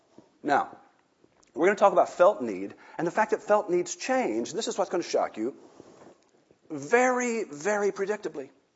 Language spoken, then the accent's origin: English; Texas, United States; I can say those kind of things. I'm from Texas. We have no class.